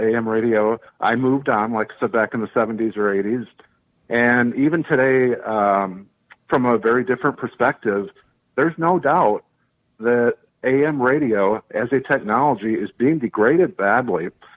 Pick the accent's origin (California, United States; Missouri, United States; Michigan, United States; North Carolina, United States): Michigan, United States; Growing up, I was a huge fan growing up in Michigan of the Big 8, CKLW, the big 50,000-watt flamethrower from across the river in Detroit.